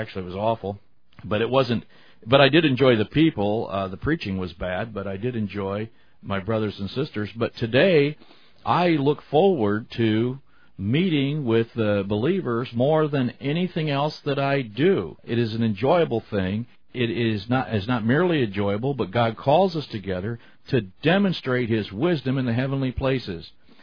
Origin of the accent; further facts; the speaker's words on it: Omaha, Nebraska, United States; I remember as I grew up here in Omaha, just east of my home, a few blocks, I grew up near Salem Baptist Church.